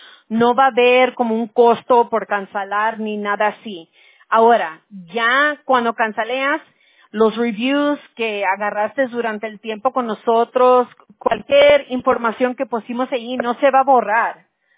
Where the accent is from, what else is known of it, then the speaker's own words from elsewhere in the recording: United States; Spanish is a second language; Yo soy aquí de los Estados Unidos, pero mis abuelos, uno era del DF y el otro de Chihuahua. So, soy pocha. Mi español es como de pocha